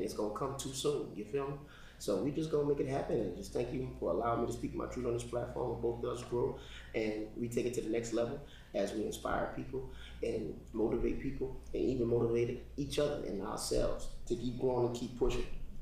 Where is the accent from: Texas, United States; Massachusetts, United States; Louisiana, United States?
Louisiana, United States; New Orleans; but as growing up in New Orleans, I'm from the East, by the way, shout out East Side, you feel me?